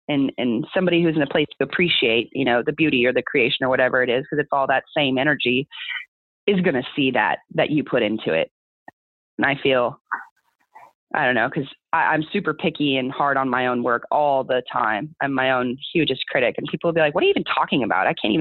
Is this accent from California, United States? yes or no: yes; California, United States; It was super crazy because I'm born and raised in California, not Northern, Southern. And so returning to my home state for the first time in years